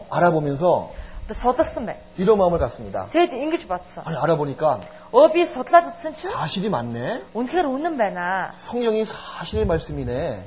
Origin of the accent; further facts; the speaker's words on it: South Korea; 전 한국에서 태어난.